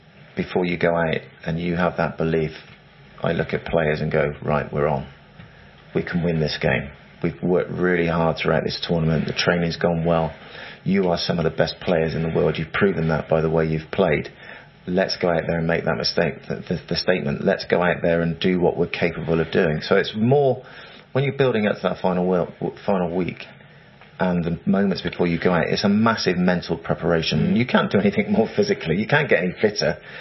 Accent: England, United Kingdom; Because I've only known I'm English.

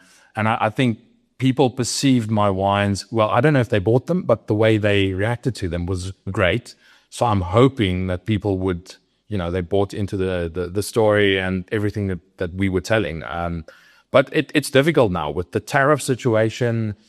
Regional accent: South Africa; And they kind of look at you, well, you are weird for being South African and you're in America with wine.

